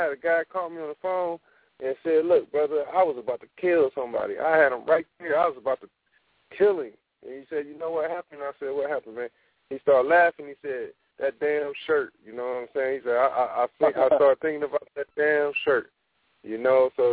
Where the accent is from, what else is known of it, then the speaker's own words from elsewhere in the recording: Dayton, Ohio, United States; also born or lived in Detroit, United States; I grew up in Dayton in Detroit when I was a kid.